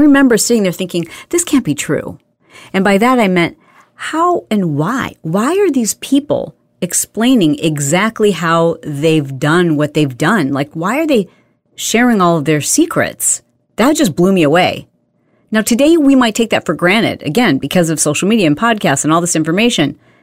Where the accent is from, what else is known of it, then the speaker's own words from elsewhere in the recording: Midwest, United States; I grew up in the Midwest, and it's kind of just one of those things that we did in the 80s and 90s.